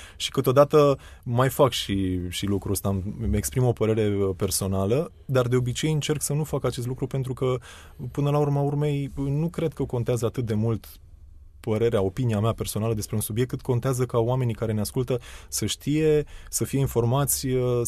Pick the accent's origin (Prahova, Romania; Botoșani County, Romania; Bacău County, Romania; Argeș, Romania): Prahova, Romania; Ploiești; eu m-am născut la Ploiești, sunt de aici, sunt muntean. Din zona asta.